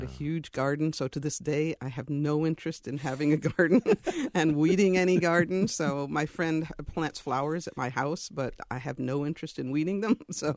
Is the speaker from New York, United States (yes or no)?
yes; Worcester, New York, United States; Well, Worcester, New York is a very little town, had 1,000 population and probably many more animals than it had people. And we lived on a farm up in the hills, and it was a dairy farm.